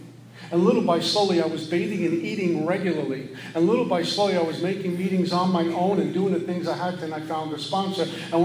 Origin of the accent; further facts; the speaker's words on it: Brooklyn, New York, United States; I'm a punk from Brooklyn. I'm a drunk. I wasn't always a punk. I was a good kid growing up, and I became what I became.